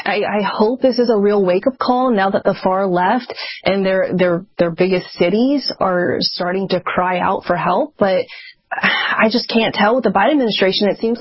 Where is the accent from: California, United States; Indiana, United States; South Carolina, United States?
California, United States; I was actually homeschooled growing up, and I grew up in Southern California.